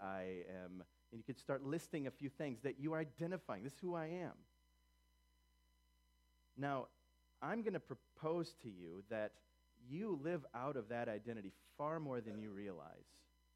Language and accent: English; United States; Okay, yeah, I'm American, I'm a guy, but what?